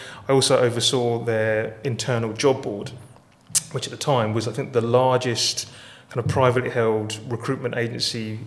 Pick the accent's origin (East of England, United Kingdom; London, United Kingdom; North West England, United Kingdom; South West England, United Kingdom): East of England, United Kingdom; Luton; So I grew up in Luton, though I've kind of lost the accent a little bit, thanks to my mum.